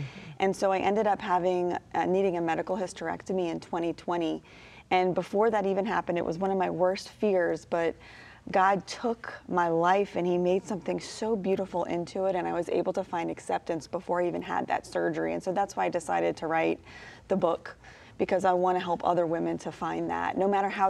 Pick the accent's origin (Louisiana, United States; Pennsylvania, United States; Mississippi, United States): Louisiana, United States; New Orleans; I grew up right outside of New Orleans, Louisiana.